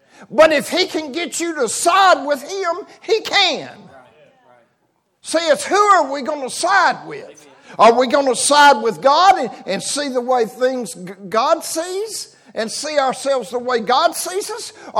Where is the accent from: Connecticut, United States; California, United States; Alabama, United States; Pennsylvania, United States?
Alabama, United States; Birmingham; I'm from the South. I grew up in Birmingham, Alabama.